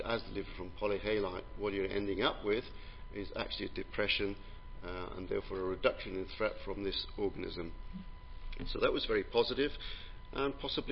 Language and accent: English; Wales, United Kingdom; Now, this top left-hand photograph is actually from my hometown, South Wales, of 48 inches of rain per year, usually steeply sloped sandy soils.